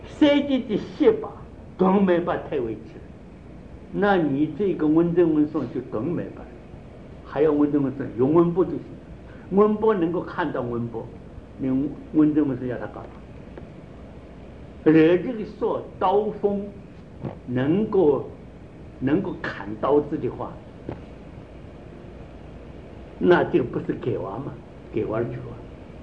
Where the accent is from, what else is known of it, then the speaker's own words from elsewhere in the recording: China; 我们中国人写文章讲究宾主，宾主也不分了，中国人讲话从来不考虑的